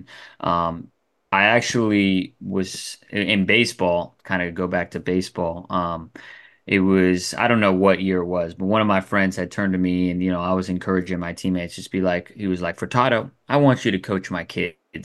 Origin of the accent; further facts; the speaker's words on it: California, United States; So I'm from Humboldt County and went to Arcata High School.